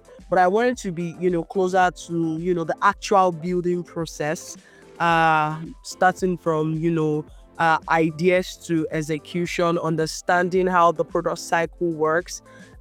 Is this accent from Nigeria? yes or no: yes; Nigeria; And I grew up in Nigeria and my journey has always been fueled by creativity, curiosity.